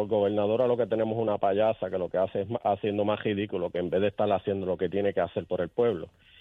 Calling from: San Sebastián, Puerto Rico; de Pepino y estoy bien mordido

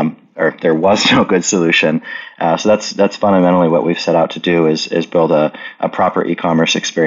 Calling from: Oklahoma City, Oklahoma, United States; I am in Oklahoma City, which is Mood's physical nexus, where we have our distribution center

